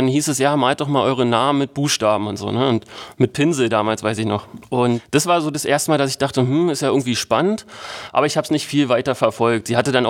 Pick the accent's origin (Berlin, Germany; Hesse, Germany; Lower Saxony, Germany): Berlin, Germany; Mellow Park ist so ein ganz bekannter Skatepark in Treptow-Köpenick, wo ich herkomme.